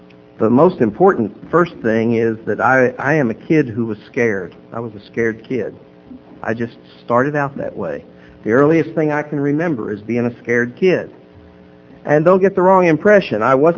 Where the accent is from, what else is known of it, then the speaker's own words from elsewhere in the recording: Little Rock, Arkansas, United States; I come from Little Rock, Arkansas, which is one of those places that is a real AA pocket of enthusiasm.